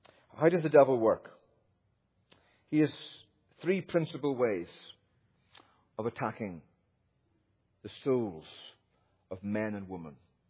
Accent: Ireland; I'm Irish, I can't pronounce her name, forgive me, I struggle.

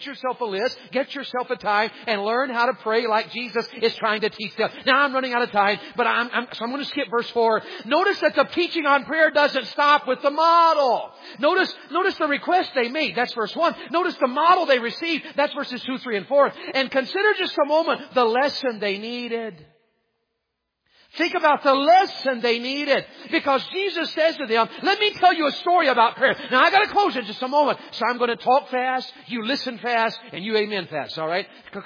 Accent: Tennessee, United States; I'm from Tennessee, okay?

